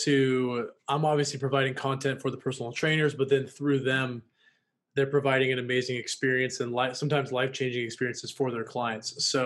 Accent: Washington, United States; also born or lived in Los Angeles; now in Austin, United States; I'm from Washington State. Lived in LA for several years. Now I'm living in Austin

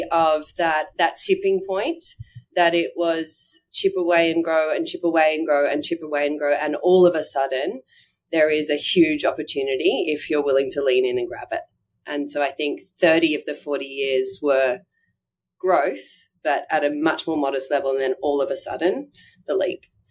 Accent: Bundaberg, Queensland, Australia; So I grew up in Bundaberg.

